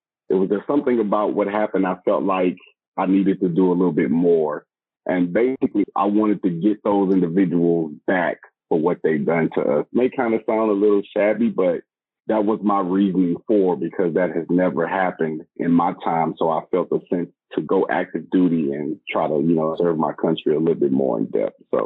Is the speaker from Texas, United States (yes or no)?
yes; Missouri City, Texas, United States; I'm originally from Houston, Texas, right outside of Houston, Texas, Missouri City, where I spent most of my teenage years. I was born and raised there